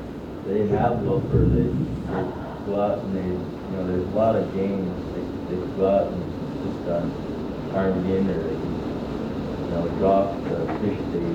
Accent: Bethel, Alaska, United States; From Bethel.

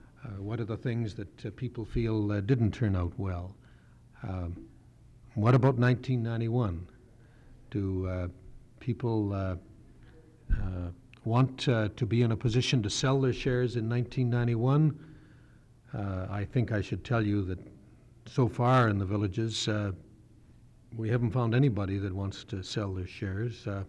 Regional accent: Canada; I'm from Canada.

